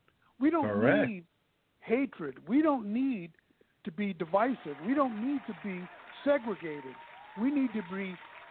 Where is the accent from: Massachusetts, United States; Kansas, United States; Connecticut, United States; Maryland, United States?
Massachusetts, United States; Boston; I mean, my wife was from the Bronx. I'm from Boston. I was around blacks, whites, greens, and blues all my life.